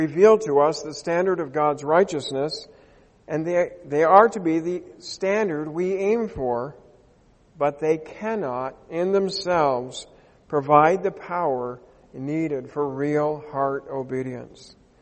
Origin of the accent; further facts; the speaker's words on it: Canada; born there; Holland is the land of my ancestors. I was born here in Canada.